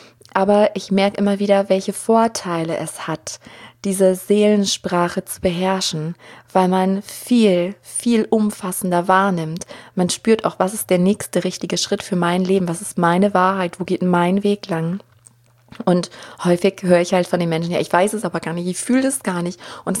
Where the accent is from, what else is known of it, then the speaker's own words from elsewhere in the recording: Germany; ich bin ja auch hier aufgewachsen in Deutschland, in diesem Umfeld und keiner von denen, die mich umgeben haben, wusste irgendwas von Hellsinn.